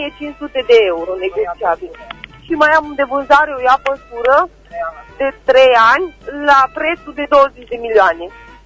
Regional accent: Jamu Mare, Timiș County, Romania; sunt din Jamu Mare, județul Timiș

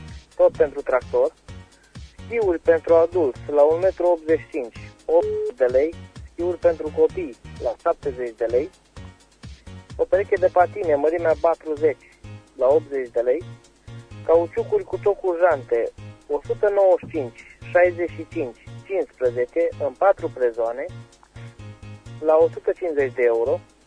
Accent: Reșița, Caraș-Severin, Romania; Din Reșița.

